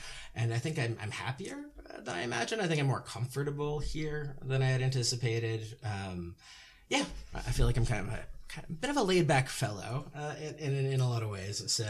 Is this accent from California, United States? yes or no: no; Chicago, Illinois, United States; now in Atlanta, United States; Being a Chicagoan was like very, very central to my identity. I thought I would live there forever.